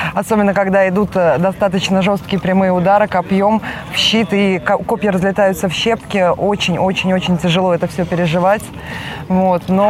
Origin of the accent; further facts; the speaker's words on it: Saint Petersburg, Russia; now in Moscow, Russia; Я из Санкт-Петербурга переехала в Москву